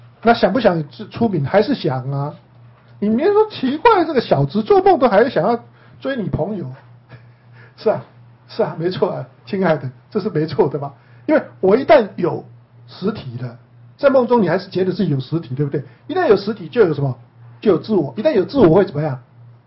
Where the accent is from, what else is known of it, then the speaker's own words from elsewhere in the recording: Taiwan; 像我们台湾人不是都死了都要拜那个三仙树构，对不对？